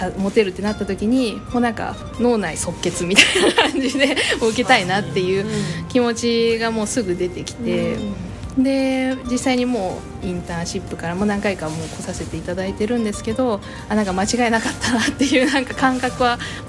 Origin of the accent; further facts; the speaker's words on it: Hatsukaichi, Hiroshima, Japan; 私は廿日市市の出身で、一度まあ県外に出たことも学生時代にあるんですけど、ずっと基本的に廿日市にずっと、住んで過ごしてきました。